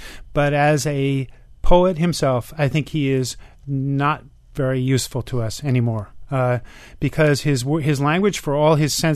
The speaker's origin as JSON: {"language": "English", "region": "New York", "country": "United States", "tie": "born or raised there", "lives_now": "Miami, United States", "said": "You know, I grew up in New York, and I don't live there now."}